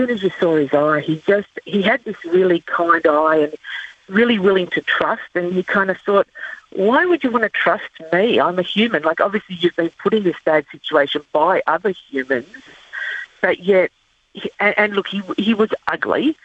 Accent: Mona Vale, New South Wales, Australia; because I grew up in Mona Vale on Sydney's northern beaches

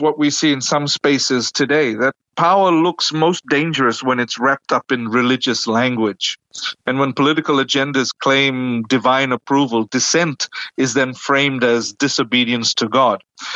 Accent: Fiji; born or raised there

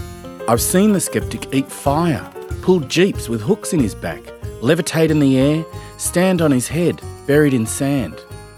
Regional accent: Sydney, New South Wales, Australia; Growing up in Sydney in the 1970s, I wasn't told fairy tales. My mother Sushila would tell me stories, not just of Hindu gods and heroes, but of our family back in South India.

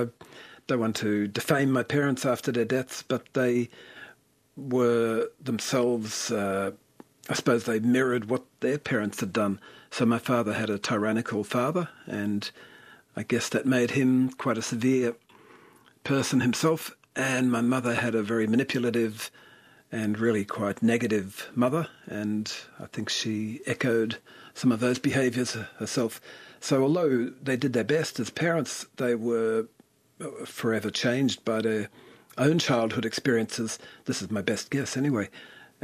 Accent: Devonport, Tasmania, Australia; It was idyllic for a kid. I mean, we just wandered and explored and adventured all day long. There was a ferry you could catch across the river and go to North Devonport, which we did quite often.

